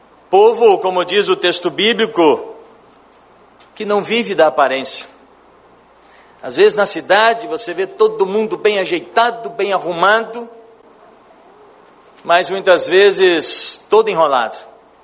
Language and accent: Portuguese; Rio Grande do Sul, Brazil; Eu sou gaúcho de natureza e pomerano de coração.